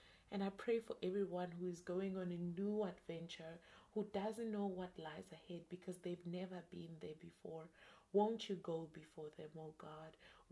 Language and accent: English; South Africa; And I mean, if I'm South African, so over here it's very dangerous to just stop for anybody.